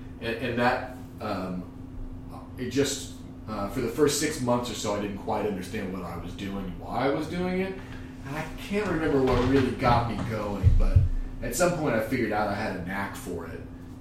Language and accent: English; Lexington, Kentucky, United States; Yeah, I am from Lexington. I was born here and I basically went to school here.